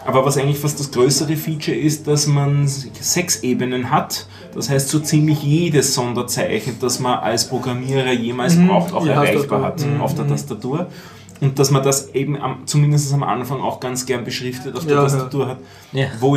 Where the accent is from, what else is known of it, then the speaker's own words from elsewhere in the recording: Austria; Weiß nicht, könnt ihr blind schreiben, wie man bei uns in Österreich sagt?